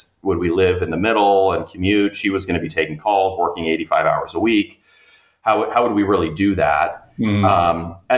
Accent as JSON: {"language": "English", "region": "California", "country": "United States", "said": "I'm from the Bay Area originally. She's from New York. I said, let's go try the Bay Area."}